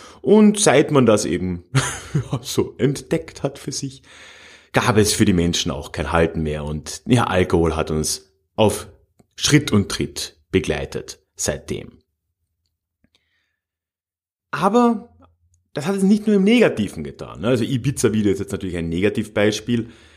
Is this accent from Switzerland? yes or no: no; Austria; now in Germany; Aber man ist ja jetzt als Österreicher, wie ich, der in Deutschland lebt, schon gewöhnt